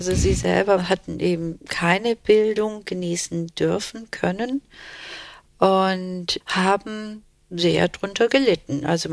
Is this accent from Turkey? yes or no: yes; Turkey; ich wusste, ich bin Türkin, aber in diesem kleinen Dorf, wo wir waren, da gab es eben diese drei türkischen Familien